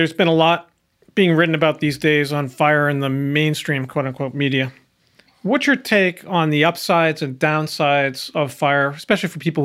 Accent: Massachusetts, United States; I took our son, our youngest is 17, up to my hometown last weekend up north of Boston where I grew up. So I grew up poor as well.

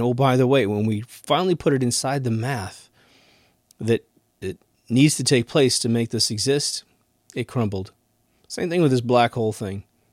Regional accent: Kansas, United States; Like, I grew up in Kansas, so I had, you know, we didn't really have forests, but we had woods, and we had streams and ponds, and you had crops.

